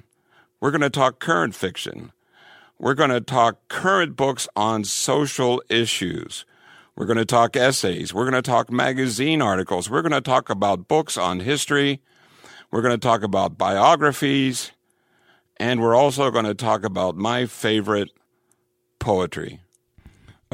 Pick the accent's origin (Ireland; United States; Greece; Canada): Ireland; And most important of all, I'm Irish, which gives me the gift of gab.